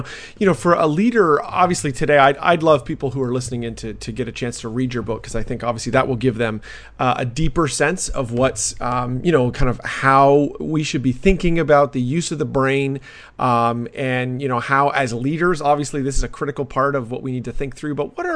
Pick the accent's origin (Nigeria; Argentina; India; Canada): Canada; now in United States; I'm a Canadian who's serving in America.